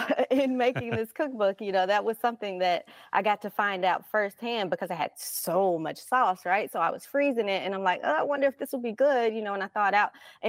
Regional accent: Jackson, Mississippi, United States; So comeback sauce originated in my hometown, Jackson, Mississippi

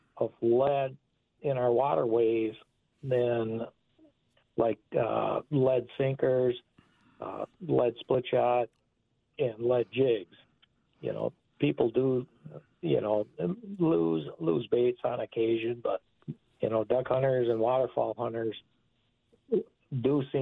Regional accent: Park Falls, Wisconsin, United States; That's my hometown. That's St. Croix Rods is in Park Falls.

